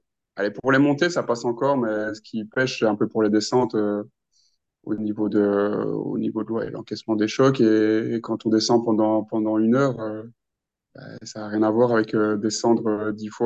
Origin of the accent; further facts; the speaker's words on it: Wallonia, Belgium; Moi, je viens de Boisden, donc c'est entre Charleroi et Mons, donc c'est dans le centre. Donc, enfin, dans le sud du pays, mais au centre du sud, on va dire. Donc, il n'y a pas beaucoup de bosses, c'est un endroit un peu où il y a beaucoup de terri.